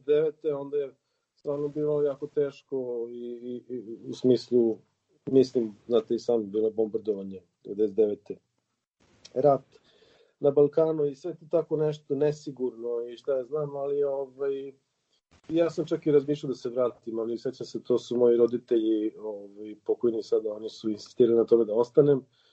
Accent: Belgrade, Serbia; imam dvojno državljanstvo, ali naravno … koji je rođen i odrastao u Beogradu

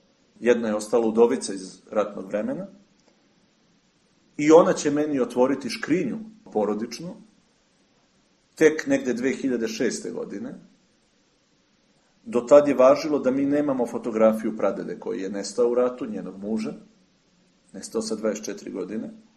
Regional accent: Šumadija, Serbia; accent: Donja Jasenica; kako se kaže kod nas, ja se već prebacio na naš akcenat tu iz Donje Jasenice

